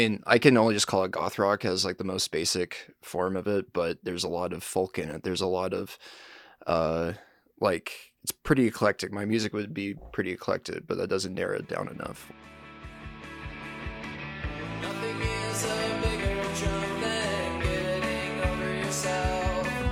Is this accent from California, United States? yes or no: yes; California, United States; now in Salt Lake City, United States; I'm from Salt Lake City, Utah. Originated actually out of California, but have been out here since 2020.